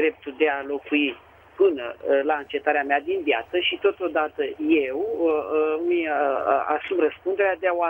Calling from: Bucharest, Romania; sunt din București.

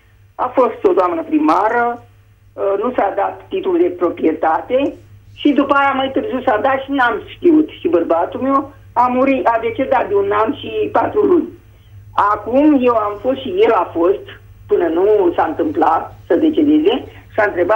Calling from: Târgu Jiu, Gorj County, Romania; de la Târgu Jiu.

